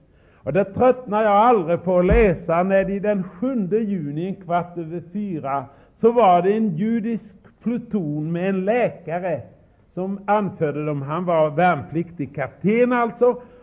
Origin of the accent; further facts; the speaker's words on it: Hjälmseryd, Jönköping County, Sweden; accent: Hjälmseryd dialect; talar jag utpräglad hjälmsryska, och det är ett särskilt språk som ingen kan lära utom den som är född där.